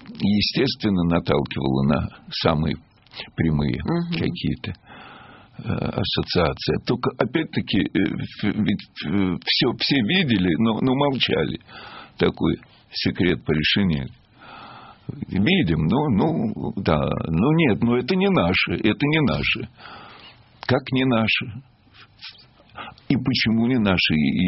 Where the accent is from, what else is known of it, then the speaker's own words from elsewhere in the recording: Izmail, Odesa Oblast, Ukraine; Я просто в детстве жил в Измаиле.